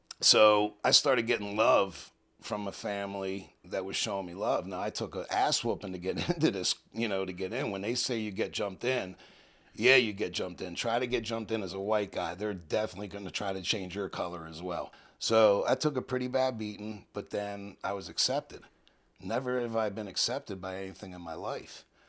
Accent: Washington, District of Columbia, United States; I'm from Washington, D.C. I was adopted at birth, stayed in the hospital for 6 months before I was adopted.

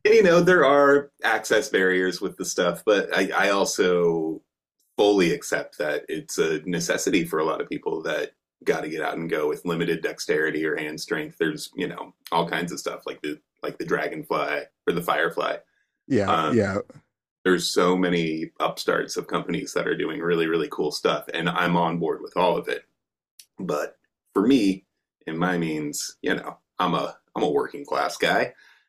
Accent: Alaska, United States; also born or lived in Seattle area; I grew up in Alaska, and then I spent a whole bunch of years in the Seattle area, and then got married, and the wife and I gave Tacoma, Washington, a bit of a trial.

